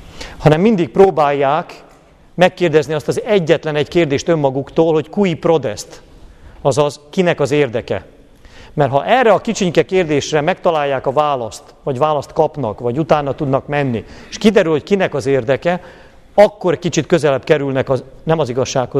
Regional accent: Subotica, Vojvodina, Serbia; Mellesleg én délvidéki magyar vagyok, szabadkai születésű.

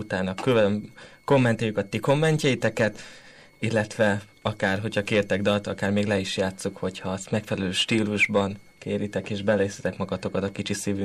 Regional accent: Hungary; és hogyha már magyarok vagyunk, akkor az igazi hungarikumról beszélünk

